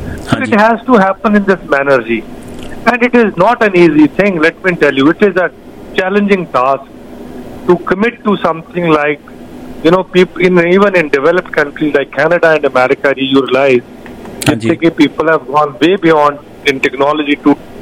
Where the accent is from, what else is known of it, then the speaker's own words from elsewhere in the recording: Punjab, India; now in Canada; ਮੈਂ ਪੰਜਾਬ ਦਾ ਜੰਮਪਲ ਹੈ ਜੀ.